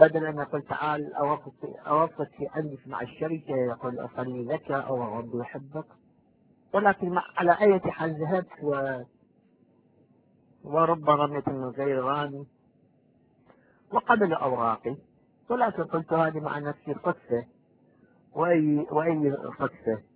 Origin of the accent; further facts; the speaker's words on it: Iraq; moved away as an adult; أنا أصل من العراق وعشت هناك في العراق